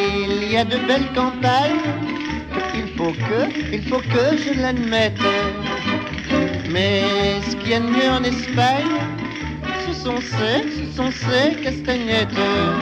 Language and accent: French; France; je suis français, moi, je suis français.